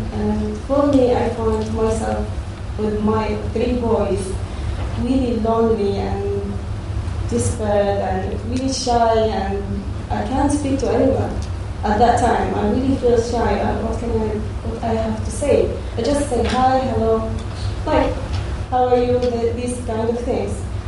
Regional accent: Mosul, Nineveh, Iraq; moved away as an adult; now in Dundee, United Kingdom; I am from Mosul, Iraq. I came to Dundee in 2009 with my family, with my husband and three boys.

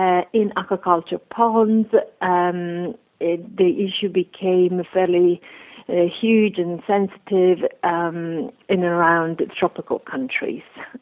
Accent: Italy; English is a second language; I'm originally from Italy. I gained my first degree at the University of Turin.

